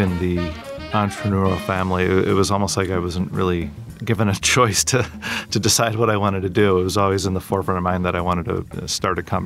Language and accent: English; Wisconsin, United States; So I grew up in the Fox Valley, and my grandfather started that company in Neenah